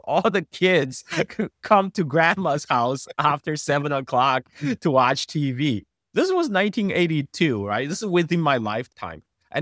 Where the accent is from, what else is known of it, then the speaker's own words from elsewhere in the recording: China; I was born in 1976, 1 month after Mao died. So I'm the first post-cultural generation Chinese growing up in China.